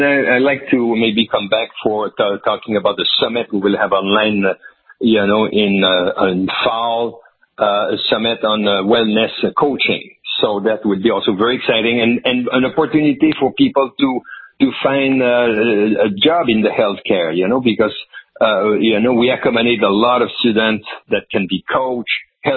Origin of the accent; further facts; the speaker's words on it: Canada; You know, I come from Canada. I know what is a social medicine.